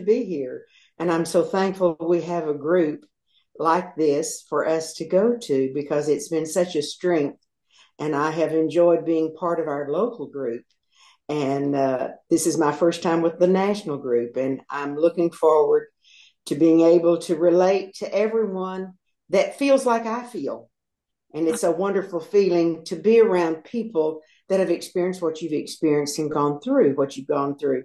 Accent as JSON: {"language": "English", "town": "Houston", "region": "Texas", "country": "United States", "tie": "born or raised there", "said": "I was born and raised in Houston, Texas. Lived there 18 years until I met the love of my life."}